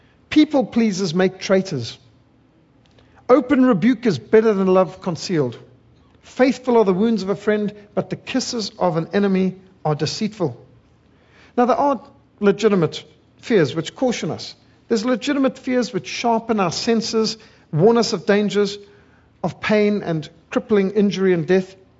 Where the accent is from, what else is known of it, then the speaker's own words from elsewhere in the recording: Zimbabwe; I was brought up in Rhodesia when we had very much of this British education and lots of poems of Tennyson and Rudyard Kipling and memorizing of things.